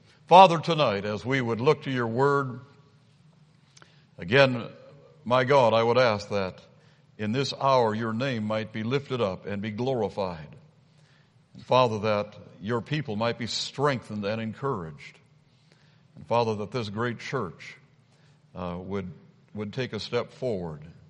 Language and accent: English; Pekin, Illinois, United States; also born or lived in Minnesota; I was born in Minnesota, but I consider my hometown and home church to be in Pekin, Illinois.